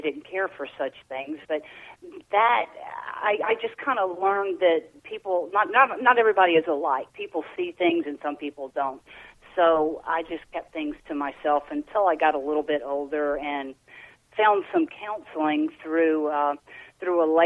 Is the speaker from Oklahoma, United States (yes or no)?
no; Mississippi, United States; now in Louisiana, United States; I was raised down here in the Deep South. Part of my youth was in Mississippi. I'm in Louisiana now, Southeast Louisiana.